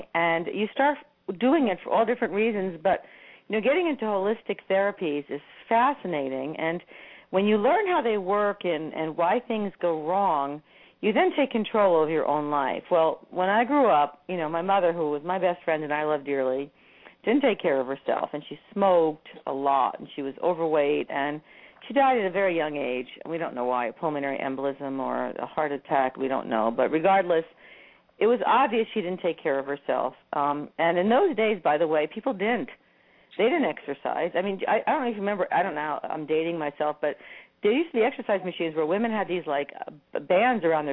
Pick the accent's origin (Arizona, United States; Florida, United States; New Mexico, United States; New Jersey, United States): New Jersey, United States; I got into medical school but not veterinary school because I was from New Jersey